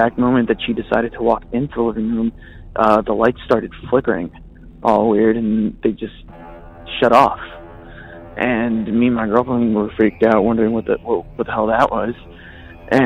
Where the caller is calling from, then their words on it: Redondo Beach, California, United States; I'm calling from Redondo Beach.